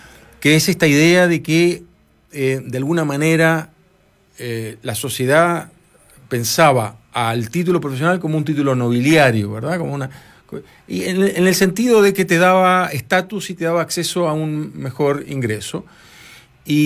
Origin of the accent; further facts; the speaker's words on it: Uruguay; yo reconozco en mucha gente trato vertical, siendo uruguayo, que es una sociedad bastante más horizontal en el trato